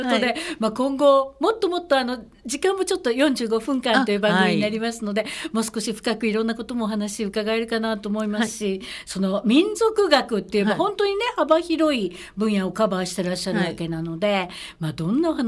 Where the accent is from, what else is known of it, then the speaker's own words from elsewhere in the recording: Nishinomiya, Hyogo, Japan; 西宮生まれ西宮育ちの割にはそんなん知らんのみたいに言われたりもするんですけど